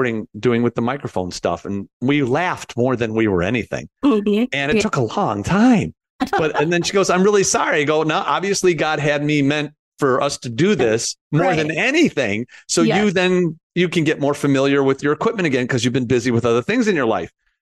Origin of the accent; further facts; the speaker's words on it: Chicago, Illinois, United States; So I'm from Chicago.